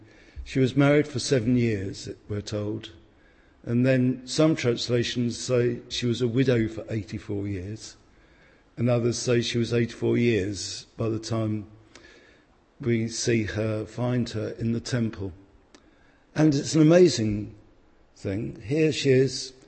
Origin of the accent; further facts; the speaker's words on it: United Kingdom; Perhaps that's us being British.